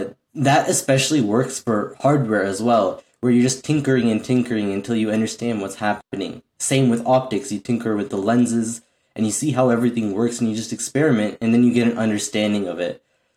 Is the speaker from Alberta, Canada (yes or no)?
no; Waterloo, Ontario, Canada; I'm a grade 9 student. I'm going into grade 10 this September. I'm from Waterloo, Ontario.